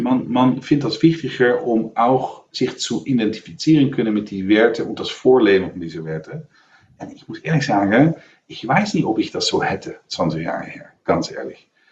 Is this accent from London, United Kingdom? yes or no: yes; London, United Kingdom; German is a second language; Weil ich komme aus London